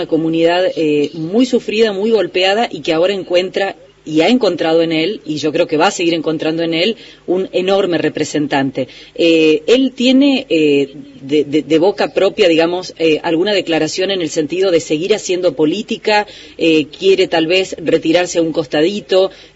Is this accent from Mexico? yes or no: no; Argentina; la pregunta que también nos hacemos nosotros como argentinos